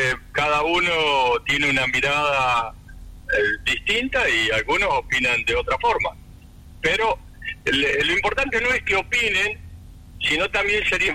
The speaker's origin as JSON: {"language": "Spanish", "region": "Tierra del Fuego", "country": "Argentina", "said": "Nosotros le apuntamos siempre, somos de Tierra del Fuego y le apuntamos al desarrollo de Tierra del Fuego."}